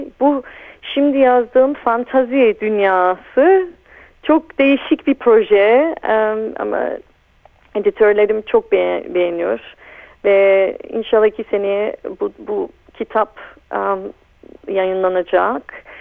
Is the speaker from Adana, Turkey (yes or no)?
yes; Adana, Turkey; Adana'da birkaç hafta kaldım galiba, 2-3 hafta. Ben çok beğeniyorum. Orada doğdum. Orada da yaşadım birkaç yıl.